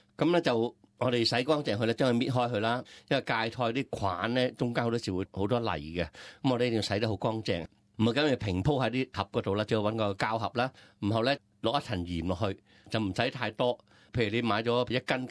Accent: Guangdong, China; 咁第三大類呢就係我哋廣東人呢最常用嘅腌製蔬菜啦

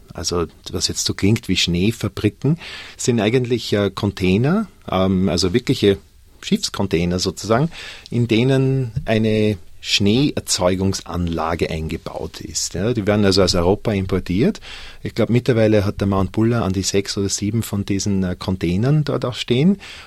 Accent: Vienna, Austria; born there; als Österreicher, obwohl ich gebürtiger Wiener bin aber trotzdem natürlich immer schon in den Bergen gewesen bin.

